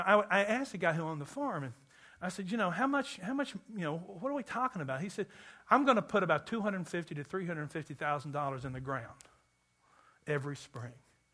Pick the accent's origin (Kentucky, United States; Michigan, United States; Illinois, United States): Kentucky, United States; I'm from Kentucky where it is indeed a spiritual gift.